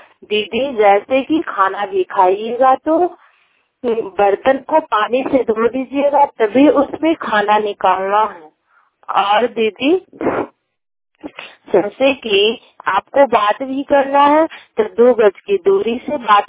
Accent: Chandrawada, Bihar, India; चंद्रवाड़ा का निवासी हूँ और नालंदा जिला नालंदा है

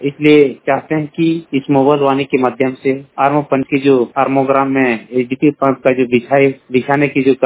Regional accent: Bermo, Jharkhand, India; बोकारो जिला बेरमो ब्लॉक आरमो पंचायत का रहने वाला हूँ।

